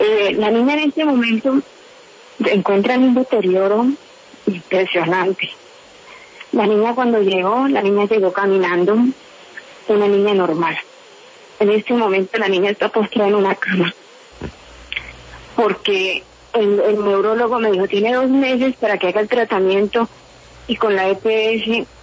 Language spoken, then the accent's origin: Spanish; Aguazul, Casanare, Colombia; Sí, nosotros somos de Guazul, Casanare.